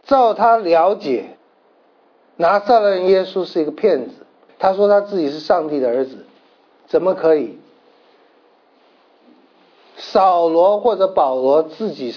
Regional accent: China; 对我们中国人来讲，我们被人论断是极大的事

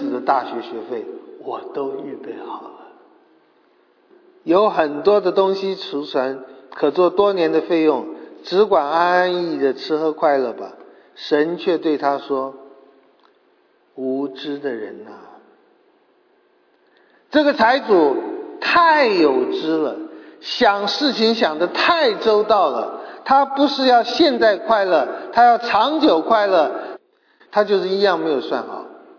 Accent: China; 这一点就是我们中国人的梦了

